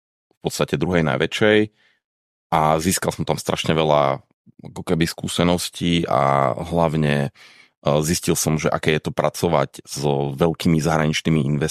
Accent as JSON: {"language": "Slovak", "town": "Košice", "region": "Košice Region", "country": "Slovakia", "also_born_or_lived": "Prague", "moved": "as an adult", "said": "Ja som teda z Košic priamo a som si povedal, že asi by to bola lepšia experience študovať niekde, byť na internáte a podobne."}